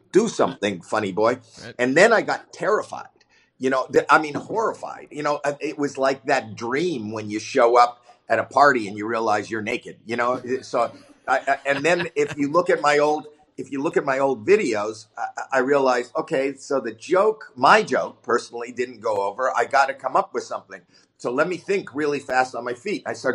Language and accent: English; Toronto, Ontario, Canada; I'm from Toronto, Canada